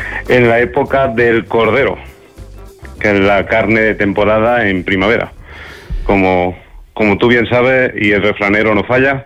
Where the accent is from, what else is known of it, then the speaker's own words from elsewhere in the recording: Spain; En España tenemos razas, vamos, tostanas como la manchega, como la churra o como la sigureña, de la parte donde provengo yo